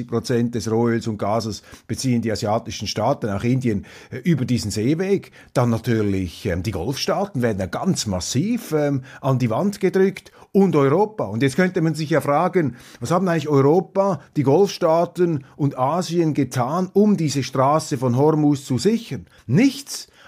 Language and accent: German; Switzerland; Aber als Schweizer dürfen wir daraus nicht die falschen Schlüsse ziehen.